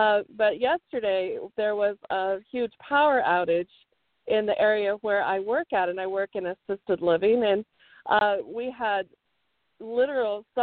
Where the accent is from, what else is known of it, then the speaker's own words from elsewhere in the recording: Iowa, United States; Yeah, I grew up in Iowa on a farm in Iowa.